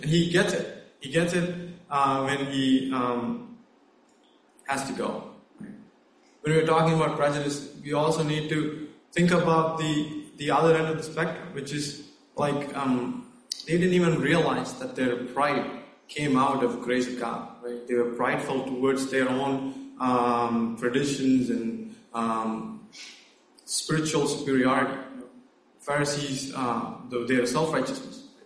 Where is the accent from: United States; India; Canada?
India; I come from India